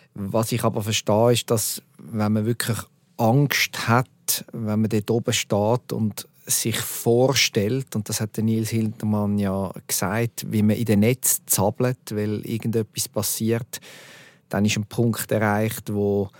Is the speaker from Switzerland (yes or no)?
yes; Zurich, Switzerland; Er hat da aus meiner Warte als Zürcher ein bisschen Farbe in die ganze Weltcup-Geschichte gebracht